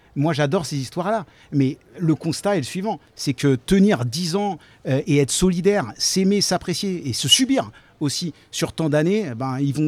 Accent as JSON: {"language": "French", "town": "Paris", "region": "Île-de-France", "country": "France", "said": "moi je suis parisien de base. Voilà, j'ai monté le label à Paris"}